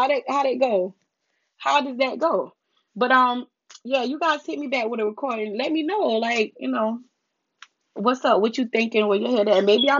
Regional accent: the South, United States; Like, I'm a woman, I'm from the South.

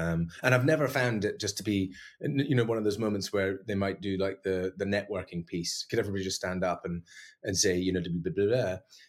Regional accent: Mull, Scotland, United Kingdom; accent: Scottish; You know, because I'm talking to you, my accent is going to go way more Scottish. Everyone's going to listen to this podcast and be like, you don't sound like that normally. But that's what happens. If I go back to Mull, you can be sure that the accent starts to come back pretty quick.

